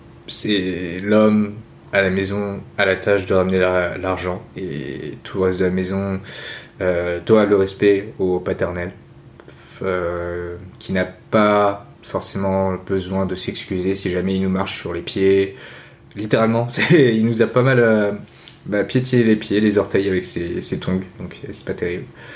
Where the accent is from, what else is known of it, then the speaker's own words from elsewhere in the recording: France; born there; vu que nous on est nés en France, tu vois, moi et ma sœur